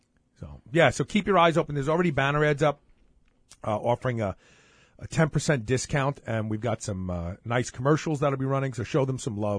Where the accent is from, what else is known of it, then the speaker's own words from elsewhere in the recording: Brooklyn, New York, United States; Because I'm from Brooklyn. And I'm proud of it.